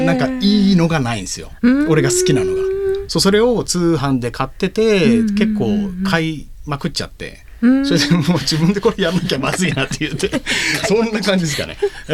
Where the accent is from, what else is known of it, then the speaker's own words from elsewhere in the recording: Kanagawa, Japan; 俺は神奈川生まれてるんですけど両親が沖縄なんで、